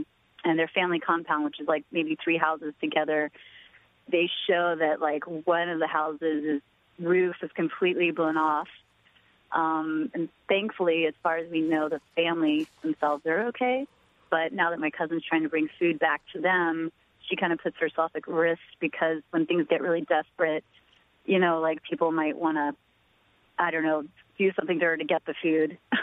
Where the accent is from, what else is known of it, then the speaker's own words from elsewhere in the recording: Virginia, United States; born there; I was born in Virginia, but both my parents are from the Philippines